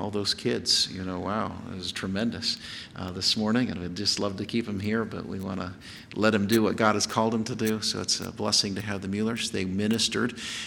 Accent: Rock Springs, Wyoming, United States; the pastor that I had all growing up in Rock Springs, Wyoming, I was the first baby born in Grace Baptist Church in Rock Springs, Wyoming.

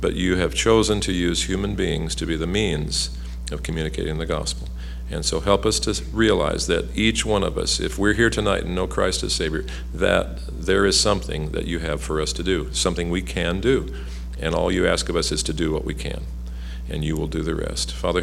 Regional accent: United States; people would come up to me as an American

